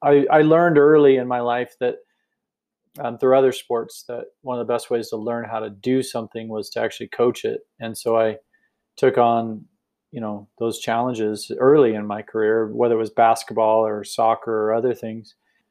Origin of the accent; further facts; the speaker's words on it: Idaho, United States; born there; Family's originally from here. I was born in Idaho. I was wanting to get out of Phoenix.